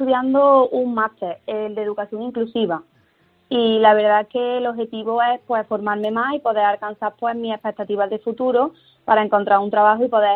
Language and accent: Spanish; Villafranca de Córdoba, Andalusia, Spain; Soy de un pueblo de Córdoba, de Villafranca.